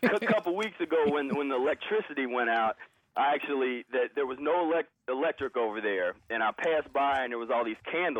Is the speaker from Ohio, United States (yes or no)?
yes; Cincinnati, Ohio, United States; now in Columbus, United States; I come from Cincinnati, and when I came to Columbus, I was really impressed by kind of the camaraderie of the arts community, just in general.